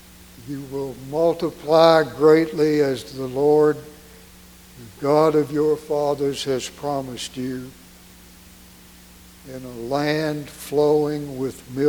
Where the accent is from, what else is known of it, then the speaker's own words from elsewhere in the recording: Rockbridge Baths, Virginia, United States; I was born outside of Lexington, a place called Rockbridge Baths, a church called Bethesda. I grew up with mountains on two sides and the river, Maury River, in front of the house.